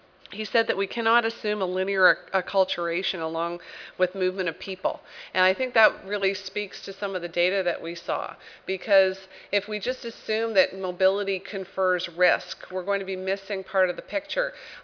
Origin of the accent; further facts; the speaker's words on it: Canada; I know about the Canadian border because I'm Canadian